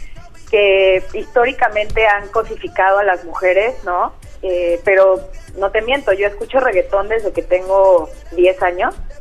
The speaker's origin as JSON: {"language": "Spanish", "region": "Mexico City", "country": "Mexico", "said": "Soy música de la Ciudad de México"}